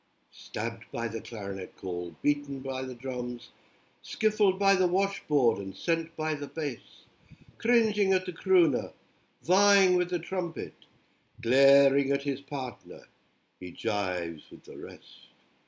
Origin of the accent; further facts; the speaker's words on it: England, United Kingdom; born there; I was born in England, and 60 years ago, at the beginning of the 1960s, I began to write poetry.